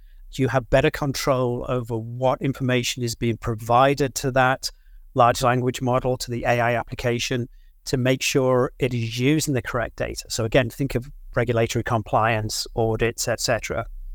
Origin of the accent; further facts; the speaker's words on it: England, United Kingdom; I'm English, so I speak English very well, but we have a habit of not speaking any other language very well.